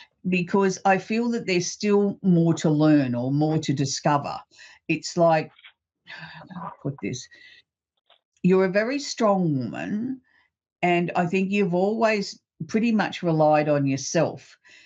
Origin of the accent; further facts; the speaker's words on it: New South Wales, Australia; born there; So for me, even though I'm in Queensland, I was born in New South Wales, so I'm a New South Wales supporter, Blues through and through all the way.